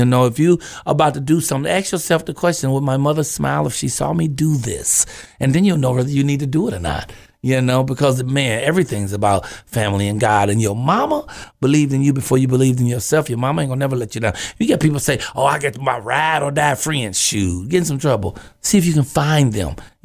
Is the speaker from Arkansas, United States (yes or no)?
no; Chicago, Illinois, United States; Now, I am from Chicago, though, Southside.